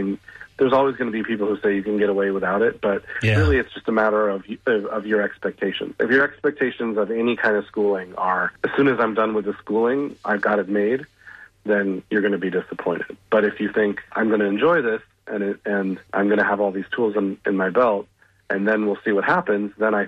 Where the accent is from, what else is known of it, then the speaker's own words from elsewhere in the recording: Seattle, Washington, United States; Because I'm from Seattle. I probably went years without washing my car because it would rain every third day